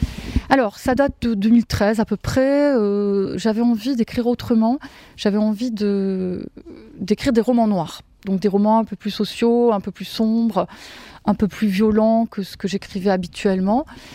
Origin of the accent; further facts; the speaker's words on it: Marseille, Provence-Alpes-Côte d'Azur, France; Et puis, par ailleurs, je suis marseillaise.